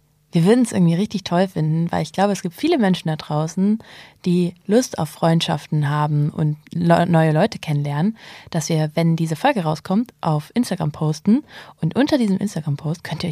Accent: Kiel, Schleswig-Holstein, Germany; in Kiel, in meiner Heimatstadt

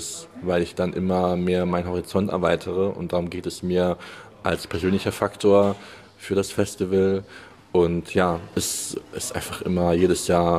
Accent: Germany; born there; Das heißt, ich bin in Deutschland geboren, meine Familie kommt aus Deutschland.

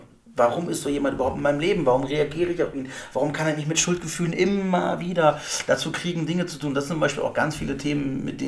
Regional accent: Germany; now in Munich, Germany; Ich mache gerne als Preußer die Münchner Umgehung.

